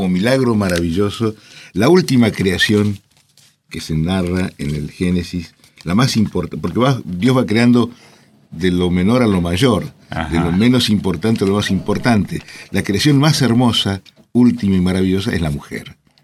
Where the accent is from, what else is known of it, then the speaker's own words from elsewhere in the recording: Banfield, Buenos Aires Province, Argentina; born there; Yo trabajo en la ciudad de La Plata, nací y vivo en Banfield, y todas las mañanas salgo para desde Banfield para La Plata